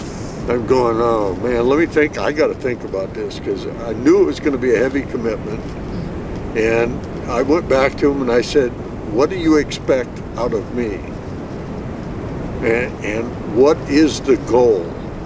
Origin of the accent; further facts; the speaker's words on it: Auburn, Washington, United States; And you know, we're from Auburn, so we had to drive down to the beach, down to Ocean Shores.